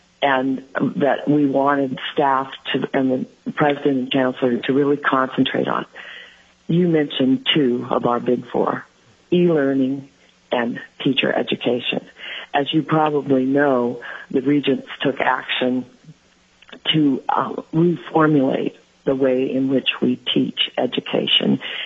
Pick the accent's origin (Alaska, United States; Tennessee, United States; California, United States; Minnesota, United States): Alaska, United States; Kodiak; born there; I presently live in Anchorage, Alaska. I was born on Kodiak Island several years ago.